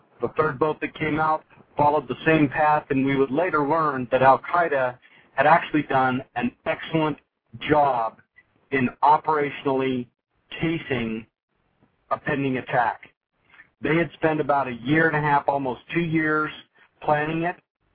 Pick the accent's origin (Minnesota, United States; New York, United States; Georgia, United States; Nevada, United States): Nevada, United States; Carson City; I grew up in Carson City, Nevada. Graduated from high school there